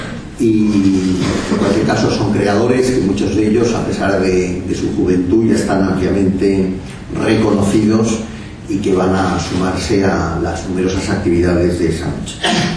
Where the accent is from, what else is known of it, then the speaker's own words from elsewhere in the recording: Barcelona, Catalonia, Spain; Yo, como saben, soy de Barcelona y llevo muchos años viviendo en San Jordi